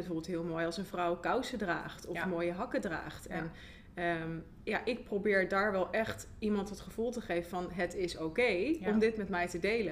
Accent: Zwolle, Overijssel, Netherlands; En ik kom uit Zwolle

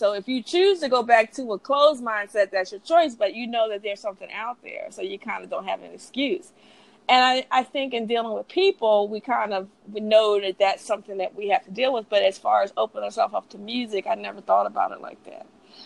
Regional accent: Philadelphia, Pennsylvania, United States; because, you know, I was raised in Philadelphia.

